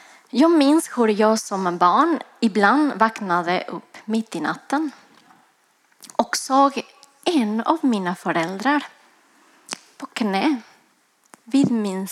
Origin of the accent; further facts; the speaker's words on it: Ecuador; now in Sweden; och är en del av denna församling sedan jag flyttade hit från Ecuador. För länge sedan känns det som nu.